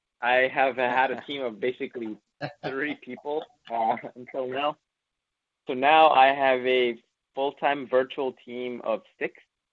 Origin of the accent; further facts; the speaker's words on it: Memphis, Tennessee, United States; also born or lived in Knoxville, Tennessee; I moved to Knoxville, Tennessee for a little bit. And then now I'm back to my hometown of Memphis, Tennessee.